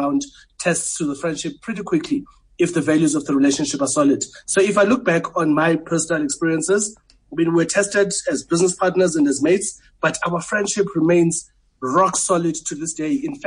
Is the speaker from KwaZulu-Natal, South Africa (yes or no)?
no; Port Elizabeth, Eastern Cape, South Africa; I grew up in New Brighton in Port Elizabeth. People generally are happy there. And I come from a happy-go-lucky family.